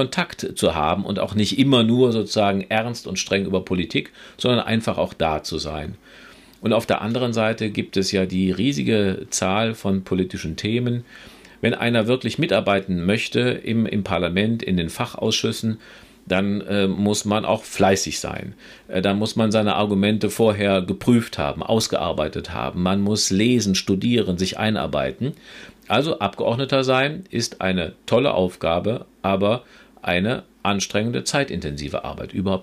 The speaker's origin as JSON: {"language": "German", "town": "Rheinbach", "region": "North Rhine-Westphalia", "country": "Germany", "tie": "born or raised there", "also_born_or_lived": "Meckenheim", "said": "Ich selber bin ja in Rheinbach aufgewachsen, in Meckenheim geboren und in Rheinbach aufgewachsen, wo auch meine Eltern noch leben."}